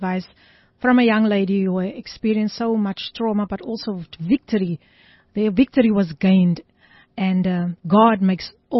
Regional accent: Somerset West, Western Cape, South Africa; born there; ek is gebore in Somerset West, so ek moet mos opgewonde raak, man.

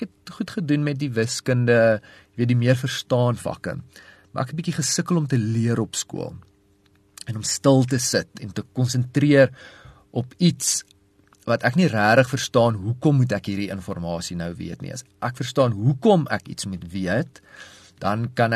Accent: Centurion, Gauteng, South Africa; also born or lived in Pretoria; In Centurion groot geword.

